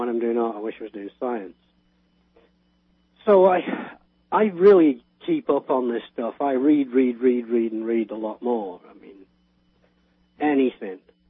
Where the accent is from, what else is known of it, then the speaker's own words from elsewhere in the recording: United Kingdom; I grew up with the IRA blowing people up all around me. I mean, my hometown has a memorial for two kids, Mother's Day.